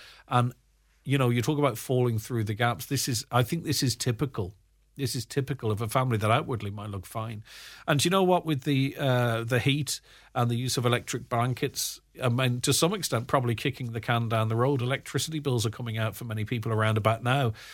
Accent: Ireland; We are the Irish people and we are proud to fly our flag.

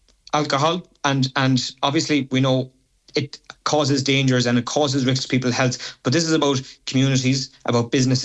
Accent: Connacht, Ireland; For example, I'm from Mayo.

